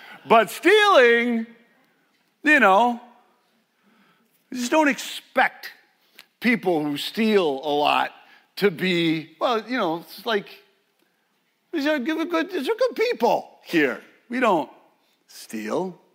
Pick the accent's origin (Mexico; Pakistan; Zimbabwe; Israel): Mexico; It's growing up in Mexico, so pesos were the thing.